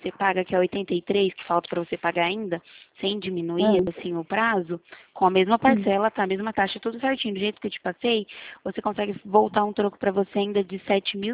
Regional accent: Presidente Prudente, São Paulo, Brazil; eu sou daqui de Presidente Prudente

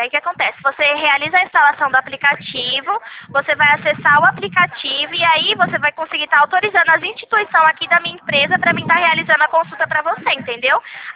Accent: Presidente Prudente, São Paulo, Brazil; Eu sou de Presidente Prudente, interior de São Paulo

